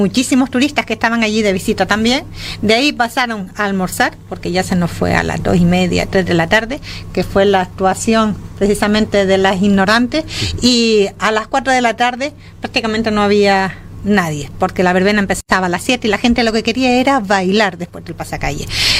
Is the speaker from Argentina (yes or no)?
no; Canary Islands, Spain; Es parte de nuestra seña de identidad como canarios, que nos gusta una fiesta más que comer